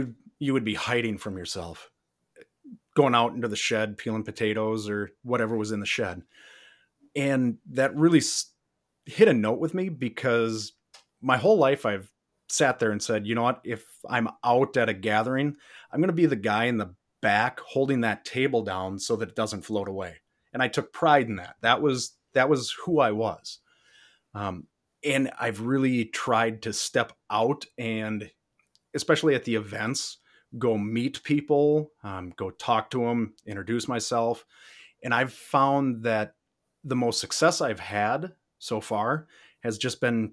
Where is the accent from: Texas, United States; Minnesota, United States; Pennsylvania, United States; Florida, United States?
Minnesota, United States; I'm from Minnesota.